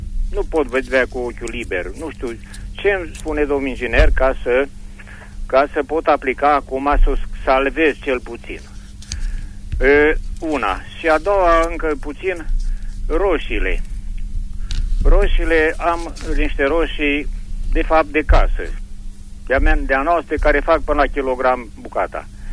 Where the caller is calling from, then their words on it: Iernut, Mureș County, Romania; Sunt de la Iernut